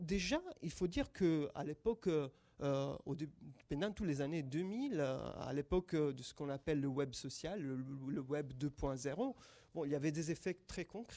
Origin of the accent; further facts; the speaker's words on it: Italy; French is a second language; mais je suis italien à l'origine, donc on l'avait fait en Italie.